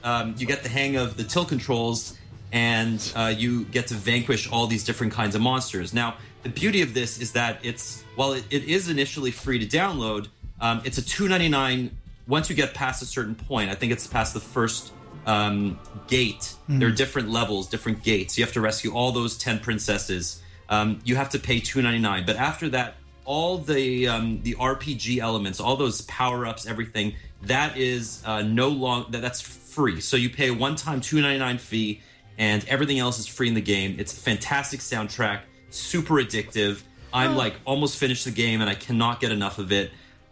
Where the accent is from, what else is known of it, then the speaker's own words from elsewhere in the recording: Canada; They're from Montreal, so they're not my hometown, but they're my home country.